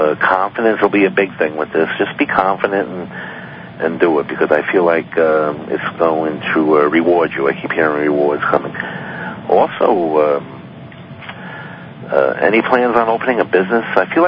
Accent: New York City, New York, United States; My hometown, New York City.

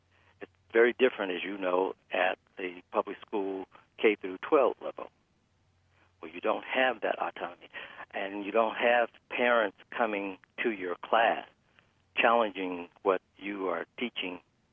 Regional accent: Detroit, Michigan, United States; 5 years old, I'm born and raised in Detroit, the Midwest.

